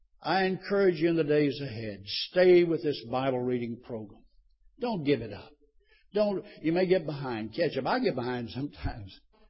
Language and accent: English; Texas, United States; also born or lived in Oklahoma; I grew up in Texas and Oklahoma. In the South in those days, people of color did not usually, it was extremely rare when people of color worshiped with white churches.